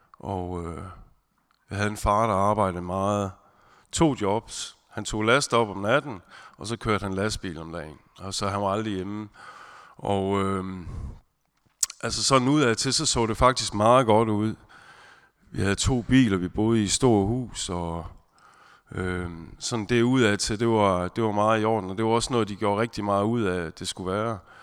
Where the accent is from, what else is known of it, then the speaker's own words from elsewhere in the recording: Esbjerg, Region of Southern Denmark, Denmark; jeg er 42 år, og jeg kommer her fra Esbjerg. Jeg har altid boet i Esbjerg, opvokset i Esbjerg. Jeg har fire ældre søskende